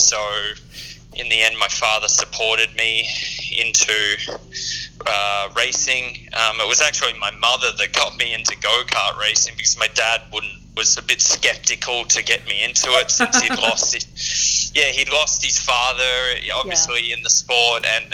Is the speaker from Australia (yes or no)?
yes; Melbourne, Victoria, Australia; even though I was from Melbourne, where Formula One is, and grew up around that.